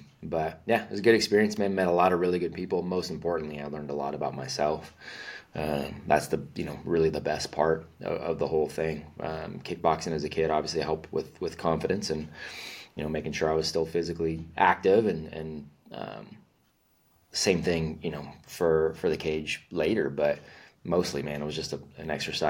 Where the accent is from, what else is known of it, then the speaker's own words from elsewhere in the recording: California, United States; But that guy is from my hometown, in California. So I grew up training under him